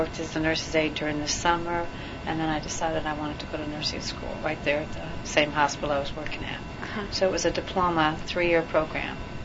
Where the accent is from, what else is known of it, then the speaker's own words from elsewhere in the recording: Des Moines, Iowa, United States; I grew up in Des Moines, Iowa, up in the Midwest.